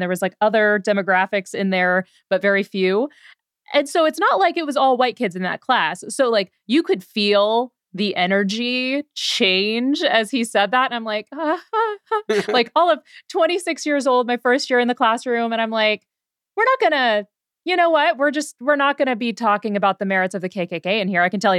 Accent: California, United States; also born or lived in Virginia, United States; when I lived in Virginia for about 7 years and I grew up in Southern California.

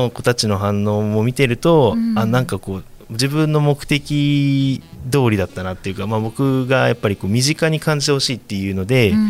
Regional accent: Itabashi, Tokyo, Japan; 自分の出身地 あの板橋区内の地元 あの中学校で、

